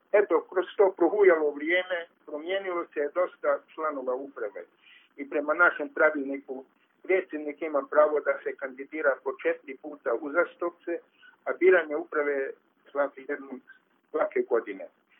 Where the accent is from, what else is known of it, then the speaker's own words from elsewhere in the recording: Karlovac County, Croatia; Mi smo iz Karlovačke županije